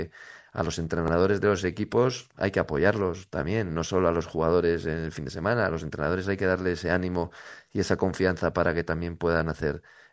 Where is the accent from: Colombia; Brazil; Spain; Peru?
Spain; Pamplona, Navarre; now in Málaga, Spain; yo voy a Navarra, Pamplona y es mi casa, es mi tierra, mi familia, mis amigos y tengo muchas cosas ahí, pero muy importantes. Pero Málaga es donde estoy disfrutando ahora con mi familia también